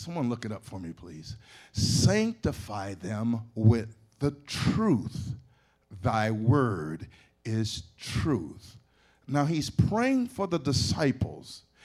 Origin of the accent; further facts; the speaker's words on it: Pittsburgh, Pennsylvania, United States; moved away as an adult; also born or lived in San Jose / Oakland; graduated from high school, went to San Jose, and went out there, so I'm away from Pittsburgh. As a matter of fact, I even got out of Pittsburgh and went over to Oakland for a while.